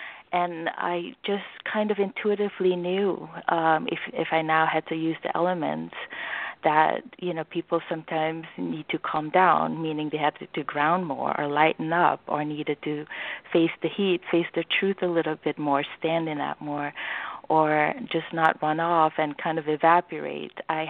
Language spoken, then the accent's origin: English; Paramaribo, Paramaribo District, Suriname; I'm from Suriname, which is a little country above Brazil